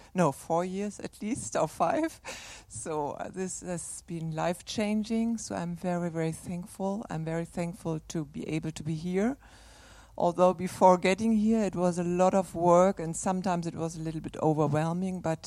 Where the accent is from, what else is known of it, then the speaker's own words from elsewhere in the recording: Germany; English is a second language; So, I'm not regularly here. I'm from Germany